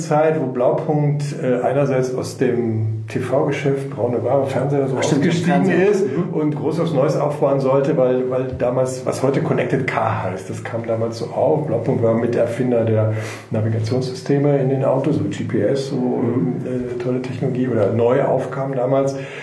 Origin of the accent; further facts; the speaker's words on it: North Rhine-Westphalia, Germany; ich komme ja eigentlich so aus NRW, aus dem Bergischen Land.